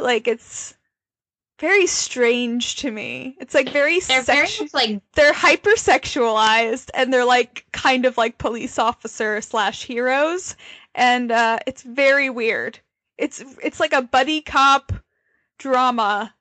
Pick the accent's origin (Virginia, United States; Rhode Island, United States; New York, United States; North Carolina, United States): New York, United States; I'm Italian Catholic from New York.